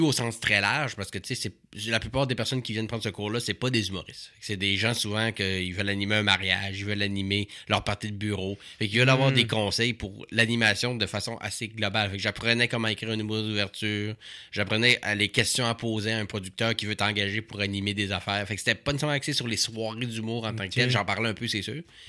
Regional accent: Quebec, Canada; parce que je viens du Saguenay.

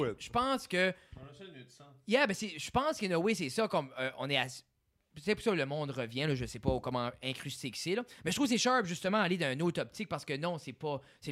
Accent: Acadia, Canada

